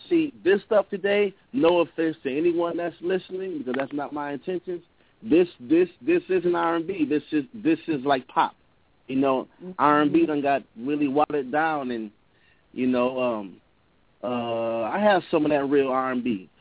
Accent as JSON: {"language": "English", "town": "St. Paul", "region": "Minnesota", "country": "United States", "tie": "born there", "lives_now": "Minneapolis, United States", "said": "Well, I was born in St. Paul, Minnesota. But I live in Minneapolis, the south side of Minneapolis."}